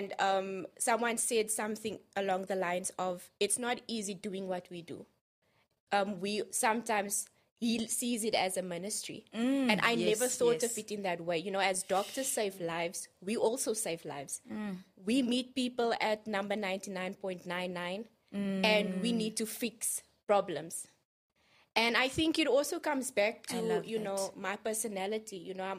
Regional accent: South Africa; But I think as South African women, we kind of, we grow up inherently having that ability to just be strong.

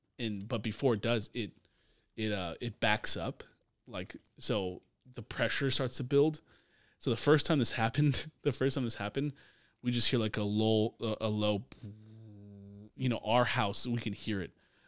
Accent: Northwest, United States; Yeah, we're from the Northwest, yeah.

